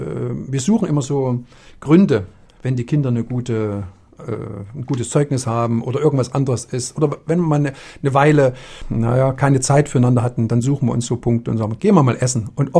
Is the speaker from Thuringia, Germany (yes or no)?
yes; Erfurt, Thuringia, Germany; Meine Heimatstadt, die schönste, die es überhaupt gibt.